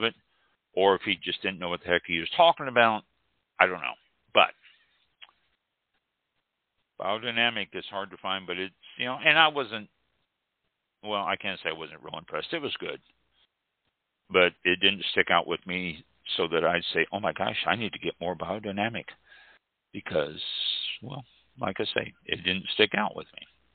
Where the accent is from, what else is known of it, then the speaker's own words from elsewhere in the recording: Kansas City, Missouri, United States; based in Kansas City, Missouri. Yay, that's my hometown.